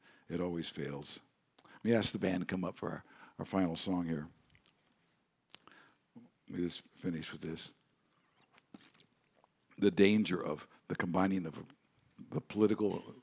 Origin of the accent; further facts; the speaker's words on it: the West, United States; I grew up in the American secular West as a part of a religious minority there. And I was fortunate enough to get a scholarship to attend Yale. So I moved to the East Coast